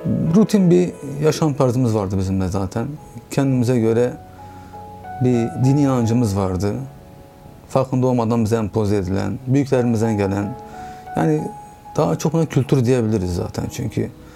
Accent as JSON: {"language": "Turkish", "town": "Diyarbakır", "region": "Diyarbakır Province", "country": "Turkey", "tie": "born there", "also_born_or_lived": "Istanbul / Erzurum", "said": "Diyarbakır doğumluyum, 1979. Alipınar'da doğdum. Evliyim, iki çocuk sahibiyim. Diyarbakır'da doğdum ama Diyarbakır'da fazla kalamadım. Yani özellikle askerden sonra 6 yıl İstanbul, akabinde 5-6 yıl Erzurum olmak üzere uzun bir süre şehir dışında kaldım. Şu an tekrar işim gereği Diyarbakır'dayım."}